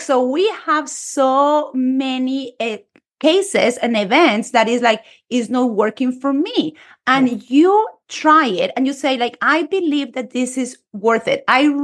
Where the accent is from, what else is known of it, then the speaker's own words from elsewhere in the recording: Colombia; English is a second language; now in United States; I am from Colombia. I'm a Spanish teacher in the United States.